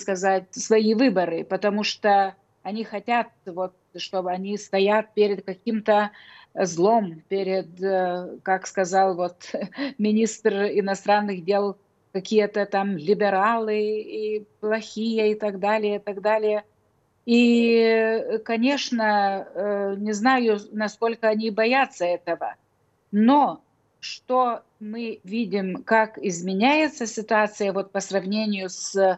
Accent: Lithuania; мы тут, те, которые живем ближе к России, как я вот из Литвы.

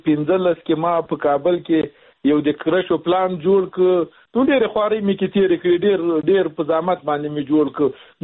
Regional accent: Logar, Afghanistan; موږ د لوګر ولایت د یو داسې ولسوالۍ یو چې هغلته موږ خلک ټول په مهاجرت کې ژوند تېر کړی،

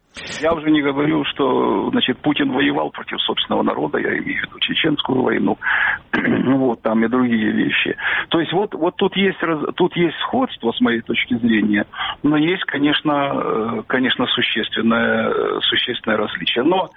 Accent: Kyiv, Ukraine; Я говорю, из Киева.

